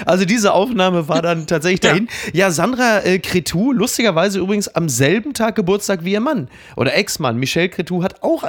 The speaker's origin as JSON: {"language": "German", "region": "North Rhine-Westphalia", "country": "Germany", "said": "ich komme aus dem Ruhrgebiet"}